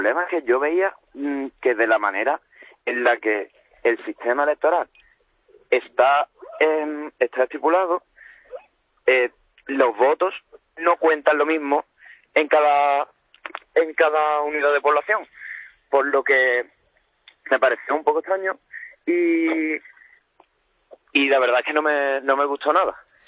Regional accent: Andalusia, Spain; now in Seville, Spain; Yo soy de un pueblo de Cádiz, Benalúcar, Vieja.

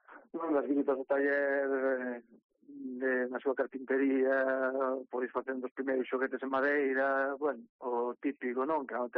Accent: Ribeira, Galicia, Spain; eu estaba moito tempo fora da casa, e queríame establecer un pouquiño aquí, non? Na miña terra, en Ribeira.

